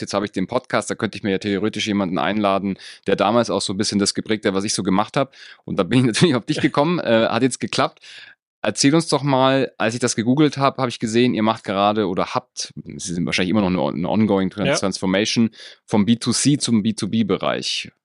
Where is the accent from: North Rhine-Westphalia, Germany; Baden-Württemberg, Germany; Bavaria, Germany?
Bavaria, Germany; Munich; für alle, die da draußen aus München kommen, also aus meiner Heimat und gerne zuhören